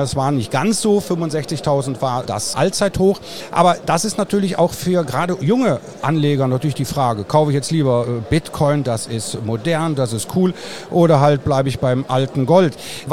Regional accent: Rhineland, Germany; Ich bin Rheinländer

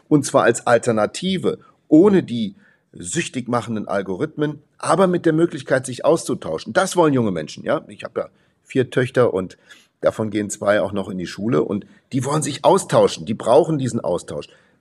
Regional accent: Perl, Saarland, Germany; übrigens meine alte Heimat, habe ja in Perl lange Zeit gelebt und da kennt man sich aus.

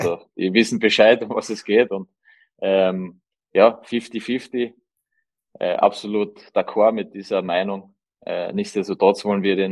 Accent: Carinthia, Austria; das Finale war für mich natürlich als Kärntner

